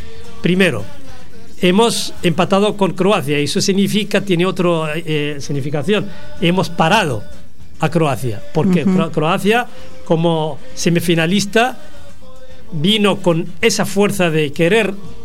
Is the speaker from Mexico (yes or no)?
no; Nador, Oriental, Morocco; cuatro de los jugadores son de mi tierra, de mi tierra natal, de Nador, de la ciudad de Nador